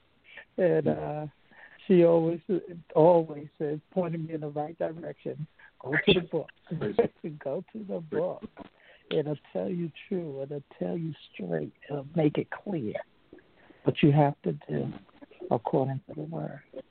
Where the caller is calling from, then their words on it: Arizona, United States; I'm calling from Arizona.